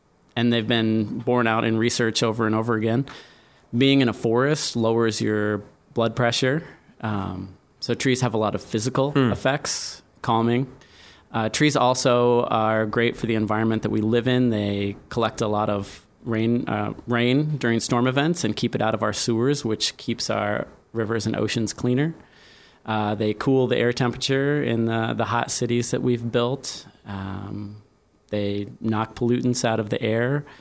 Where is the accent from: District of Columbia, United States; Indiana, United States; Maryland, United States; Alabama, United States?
Indiana, United States; I grew up in Indiana, and every summer my family would live on a lake in the woods.